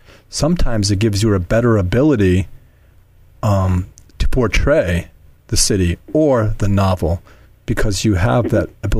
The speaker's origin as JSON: {"language": "English", "town": "Philadelphia", "region": "Pennsylvania", "country": "United States", "said": "It's like, I'm from Philadelphia."}